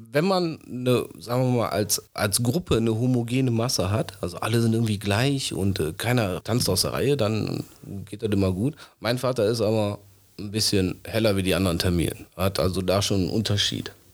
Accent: Sri Lanka; Wir kommen aus Sri Lanka, also viele Tamilen waren auch dort.

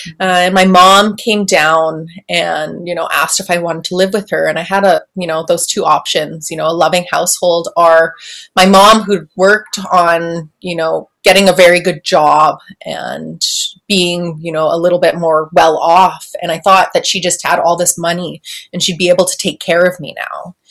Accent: Edmonton, Alberta, Canada; born there; So I was born in Alberta, Northern Alberta, Edmonton.

